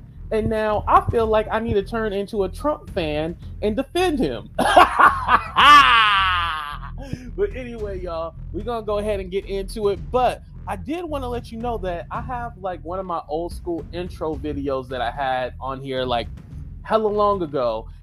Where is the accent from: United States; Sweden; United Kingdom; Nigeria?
United States; Oakland, California; Let me start in the Bay Area in my hometown of Oakland, California, Oaktown.